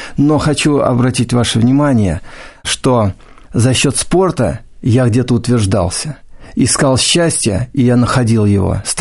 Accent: Voronezh Oblast, Russia; born there; Я родился в Воронеже, в деревне.

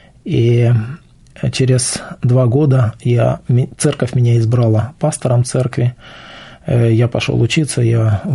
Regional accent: Slobozia, Transnistria, Moldova; я сам из Молдавии, жил возле Тирасполя в Слободзее, в городе сейчас.

